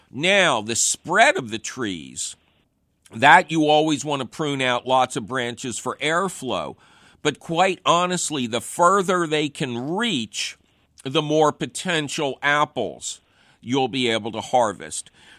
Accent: Philadelphia, Pennsylvania, United States; I grew up near Bridge and Tarsdale.

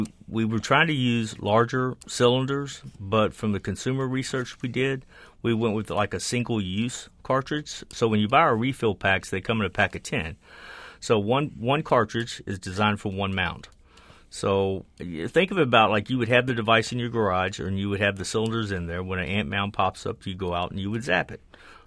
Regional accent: Texas, United States; I grew up down in South Texas

